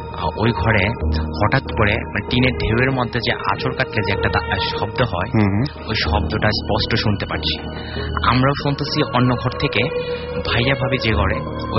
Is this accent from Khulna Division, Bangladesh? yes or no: no; Chandnath, Rajshahi Division, Bangladesh; আমার গ্রামের বাড়ি সিরাজগঞ্জ জেলা বেলকুচি থানা চন্দনাথ গ্রাম।